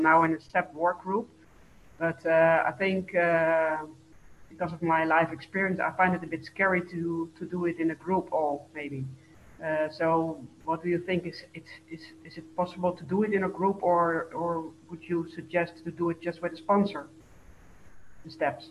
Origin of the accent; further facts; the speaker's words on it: Netherlands; English is a second language; from Holland.